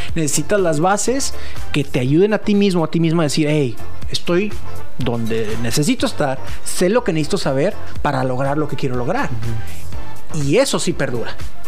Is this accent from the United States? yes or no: no; Tijuana, Baja California, Mexico; born there; Soy tijuanense de nacimiento.